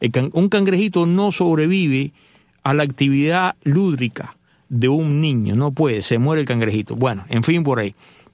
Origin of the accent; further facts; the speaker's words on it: Havana, Cuba; con el perdón de los habaneros, yo soy habanero también